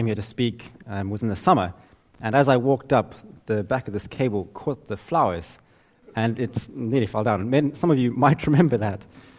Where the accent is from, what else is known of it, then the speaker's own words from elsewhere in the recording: Zimbabwe; now in Cambridge, United Kingdom; I'm from Zimbabwe, and I work in Cambridge